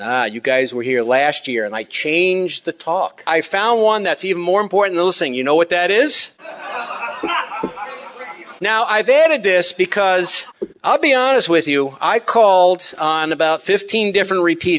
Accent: Cincinnati, Ohio, United States; I know I love to make fun of Midwestern accents. You know, I'm from Cincinnati and all.

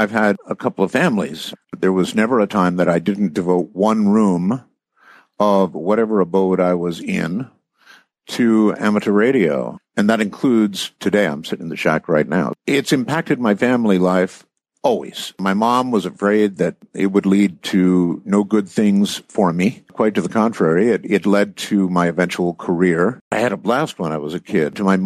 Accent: Camp Lejeune, North Carolina, United States; born there

